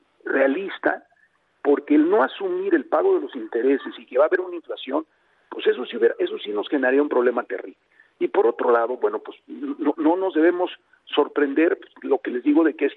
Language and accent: Spanish; Chiapas, Mexico; seguir trabajando por mi tierra, de Tapachula para acá, donde comienza el país